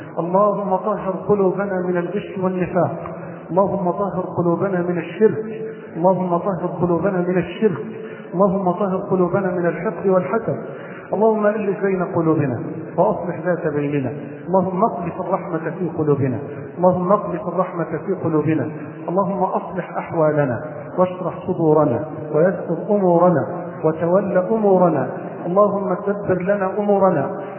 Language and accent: Arabic; Egypt; بلدنا مصر